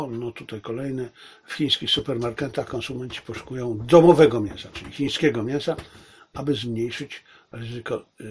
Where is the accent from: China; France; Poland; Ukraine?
China; ja jestem Chińczykiem, bo ja doskonale rozumiem swoich ziomali z dowolnego miejsca Chin